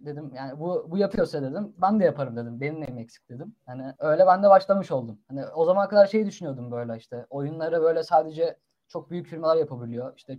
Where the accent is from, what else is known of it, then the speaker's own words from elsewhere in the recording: Ankara, Turkey; Ben doğma büyüme Ankaralıyım. Ankara'da yaşadım. Liseyi de Ankara Çankaya Lisesi'nde bitirdim. 4 yıl boyunca Çankaya Lisesi'ndeydim.